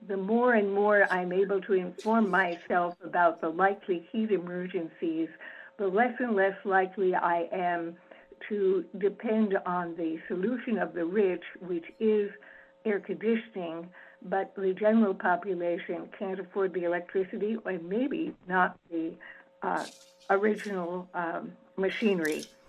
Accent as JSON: {"language": "English", "town": "Edmonds", "region": "Washington", "country": "United States", "said": "from Edmonds"}